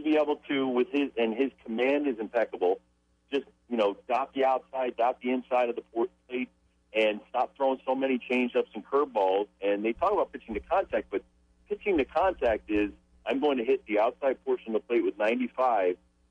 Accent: Connecticut, United States; born or raised there

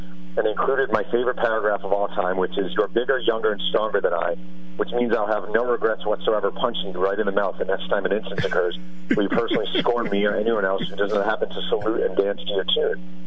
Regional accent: Mahopac, New York, United States; My knowledge of the USFL was good for a kid growing up in Maropac, New York

